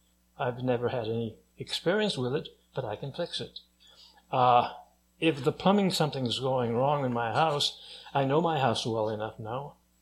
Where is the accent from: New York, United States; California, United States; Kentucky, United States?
California, United States; I grew up in California, and right near us was Stinson Beach, just north of San Francisco. And that was my playground.